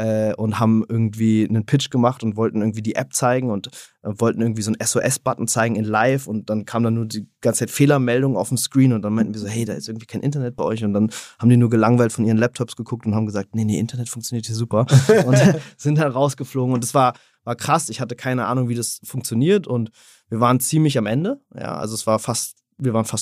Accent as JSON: {"language": "German", "region": "Berlin", "country": "Germany", "said": "Ich bin ursprünglich Berliner"}